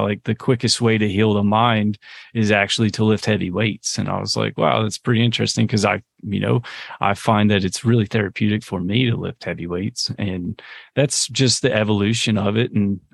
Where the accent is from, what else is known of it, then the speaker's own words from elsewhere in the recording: the South, United States; because I'm from the South, you know, like the idea of meditation is very like hippie